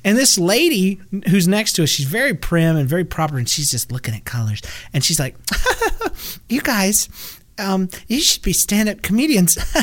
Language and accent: English; the South, United States; Can you tell I'm from the South?